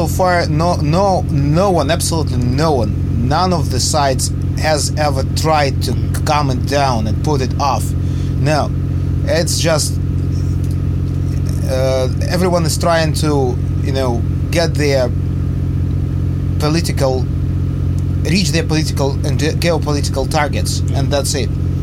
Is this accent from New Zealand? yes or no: no; Donetsk Oblast, Ukraine; we come from the east of Ukraine, mm-hmm. we come from the Donetsk region, which is now an area of military conflict.